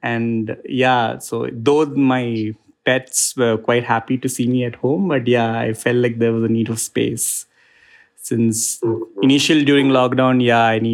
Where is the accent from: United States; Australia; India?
India; Kerala; now in Bangalore, India; And I'm originally from Kerala in India, but yeah, I currently reside in Koramangala in Bangalore.